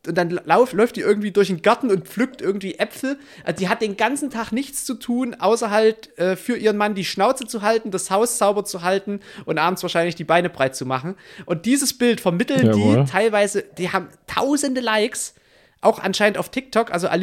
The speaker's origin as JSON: {"language": "German", "region": "East Germany", "country": "Germany", "said": "Wo ich mir so als Ossi denke"}